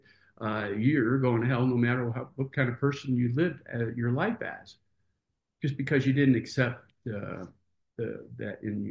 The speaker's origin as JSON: {"language": "English", "town": "Chicago", "region": "Illinois", "country": "United States", "tie": "born or raised there", "said": "I was raised as Protestant in Chicago area."}